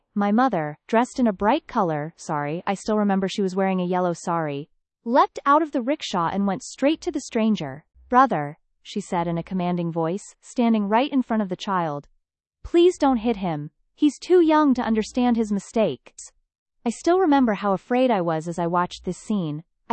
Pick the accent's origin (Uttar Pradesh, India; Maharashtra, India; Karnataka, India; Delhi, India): Uttar Pradesh, India; Moradabad; Imagine a busy street in India, filled with rickshaws, cars, and pedestrians. In the middle of one, in my hometown of Moradabad